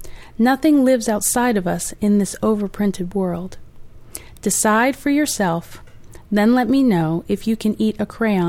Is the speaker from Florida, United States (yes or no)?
no; Virginia, United States; But, you know, I'm from Virginia, so I love food and I love writing about food, and it really does remind me of home.